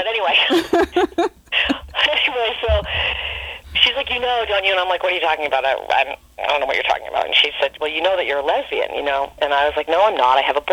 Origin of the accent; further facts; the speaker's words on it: Ipswich, Massachusetts, United States; And so I got accepted and I went, and I commuted because I grew up in Ipswich.